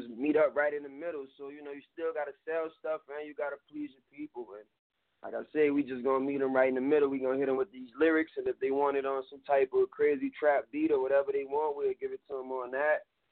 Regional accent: New Orleans, Louisiana, United States; We're from New Orleans, so, you know, we grew up off a lot

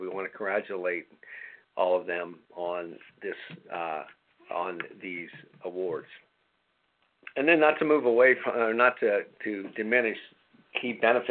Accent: Columbus, Ohio, United States; up near my hometown in Columbus, Ohio, in Buckeye Country.

